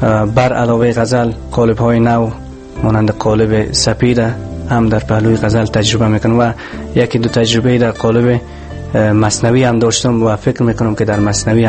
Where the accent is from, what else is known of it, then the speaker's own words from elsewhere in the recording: Balkh, Afghanistan; born there; در ولایت بلخ به دنیا آمدم.